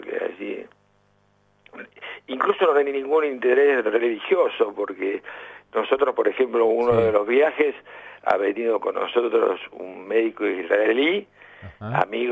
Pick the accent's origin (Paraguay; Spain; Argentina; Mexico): Argentina; Lanús, Buenos Aires Province; born there; No, yo nací aquí en Argentina, en Lanús.